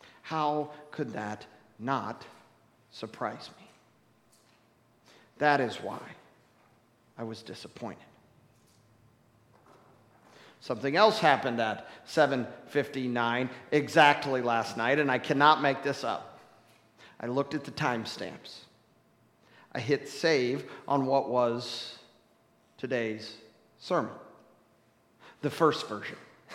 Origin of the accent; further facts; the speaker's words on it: United States; We, as an American Christians, you and I, we have a role to play in what is going on in this country